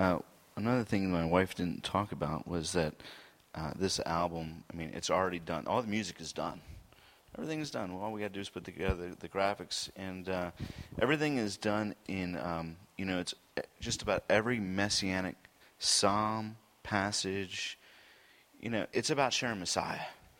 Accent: Baltimore, Maryland, United States; moved away as an adult; now in Arad, Israel; I am from Baltimore. I am a Baltimorean. I graduated Mount St. Joe.

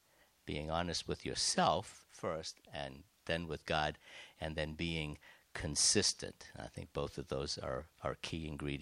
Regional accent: New England, United States; I'm from New England.

